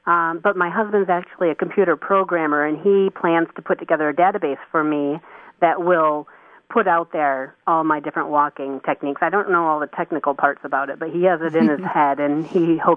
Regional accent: Michigan, United States; well, of course I would. I'm from Michigan.

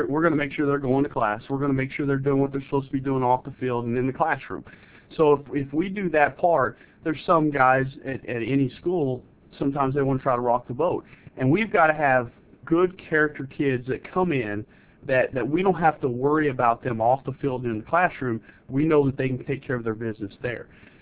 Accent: Dumas, Texas, United States; Well, I grew up in the Panhandle of Texas, a little town, Dumas, Texas, population 12,000-13,000 people there

